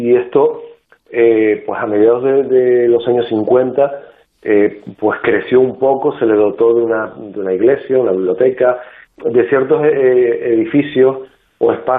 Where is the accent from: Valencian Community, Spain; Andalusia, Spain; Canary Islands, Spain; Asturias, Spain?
Canary Islands, Spain; Claro, a nosotros como canarios nos sorprende que sea desconocida